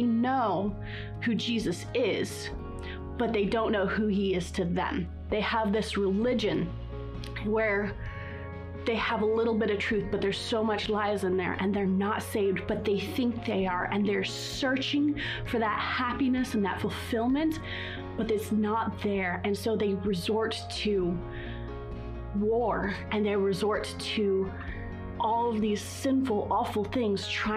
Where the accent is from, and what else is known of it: Uganda; born or raised there